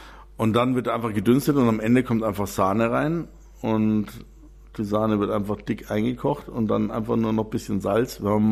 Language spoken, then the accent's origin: German; Austria; Aber wenn er dann 3-4 Jahre im Bauernhaus bei uns in Österreich, da ist er seit 20 Jahren, wächst er total verholzt.